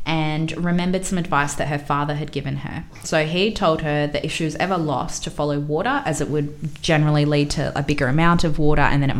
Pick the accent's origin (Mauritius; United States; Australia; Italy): Australia; Which, as an Australian, I'm like, fuck no, get out of that water.